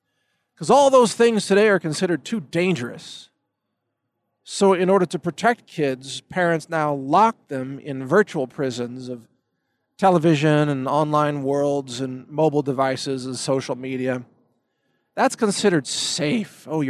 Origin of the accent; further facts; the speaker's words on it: Midwest, United States; I grew up in the Midwest, and as a child, I had an opportunity to explore the real physical world.